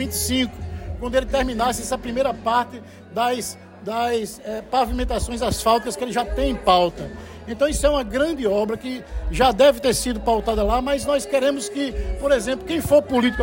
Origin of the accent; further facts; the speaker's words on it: Rio Tinto, Paraíba, Brazil; moved away as an adult; Eu sou um dos que com 18 anos saí de Rio Tinto, porque aqui não tinha opção a não ser uma usina, a não ser uma prefeitura